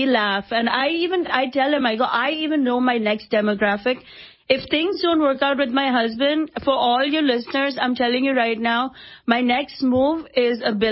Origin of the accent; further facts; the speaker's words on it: India; I remember thinking, as an Indian person, that show was like a horror show for us.